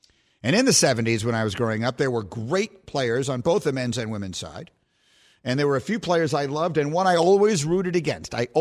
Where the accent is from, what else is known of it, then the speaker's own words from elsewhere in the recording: New York, United States; I grew up in New York and rooted for the Knicks, and we hated the Pacers. And then I went to Chicago